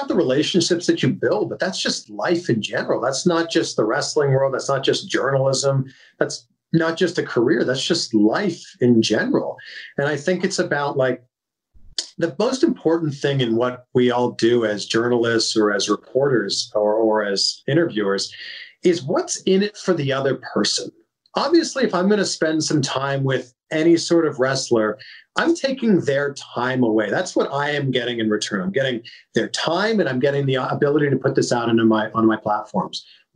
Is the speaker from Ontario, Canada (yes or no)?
yes; Pickering, Ontario, Canada; She's from my hometown, Pickering, Ontario, Canada. And crazy to me that two people from the same town could both be doing their own thing in the same realm